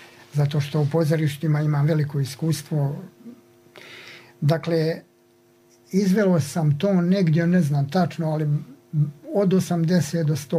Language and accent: Serbian; Nevesinje, Republika Srpska, Bosnia & Herzegovina; born there; now in Banja Luka, Bosnia and Herzegovina; Ja sam rođen, rekli ste, u Nevesinju, tamo u jednom selu koje se zove Luka.